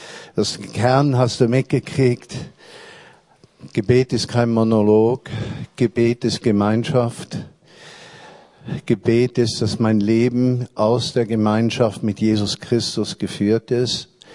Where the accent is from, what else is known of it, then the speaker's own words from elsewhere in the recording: Switzerland; now in Berlin, Germany; dann komme ich da als Schweizer Bauer nach Berlin